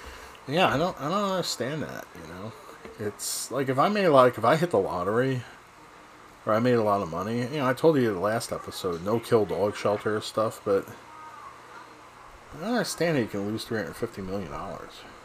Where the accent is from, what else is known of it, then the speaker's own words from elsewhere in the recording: New Jersey, United States; when I lived in New Jersey, and growing up in New Jersey, you know, I would barbecue all the time on the grill on the deck of my house.